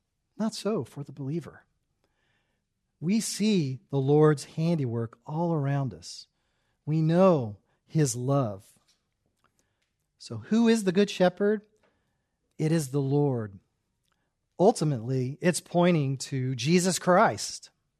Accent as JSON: {"language": "English", "region": "California", "country": "United States", "said": "because we said we're from California"}